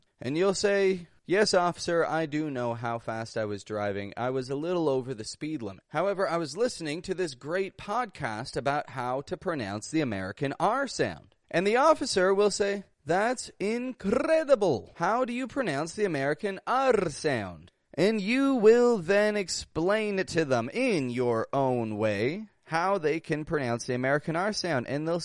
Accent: Toronto, Ontario, Canada; I'm from Toronto, Canada, and up in Canada for the summer

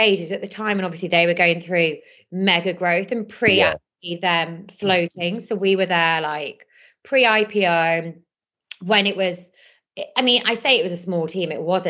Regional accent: North West England, United Kingdom; I think growing up near Manchester, I was like, I'm never gonna live in Manchester

